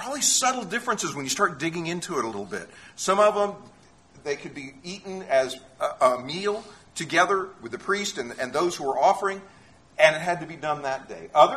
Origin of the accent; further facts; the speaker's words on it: Florida, United States; We come from Florida.